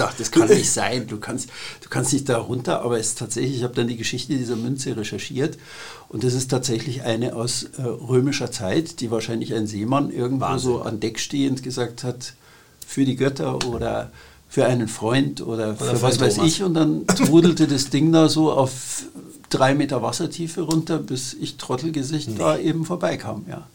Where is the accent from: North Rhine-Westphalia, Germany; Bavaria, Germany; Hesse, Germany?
Bavaria, Germany; born there; ich bin geboren in Bayern, in Südbayern